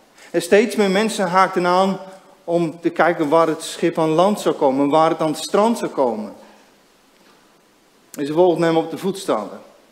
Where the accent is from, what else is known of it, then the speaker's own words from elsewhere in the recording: Urk, Flevoland, Netherlands; En wij komen van Urk